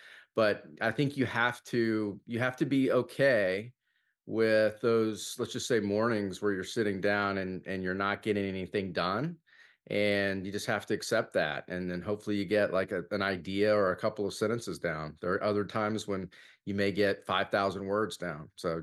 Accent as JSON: {"language": "English", "town": "Corpus Christi", "region": "Texas", "country": "United States", "tie": "born or raised there", "said": "So, you know, I grew up in Corpus Christi, Texas"}